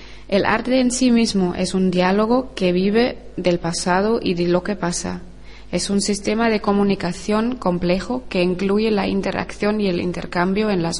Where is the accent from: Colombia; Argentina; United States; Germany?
Germany; Spanish is a second language; tengo 26 años, soy de Alemania